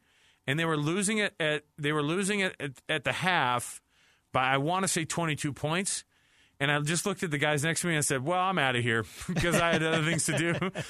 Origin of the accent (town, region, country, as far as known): Utah, United States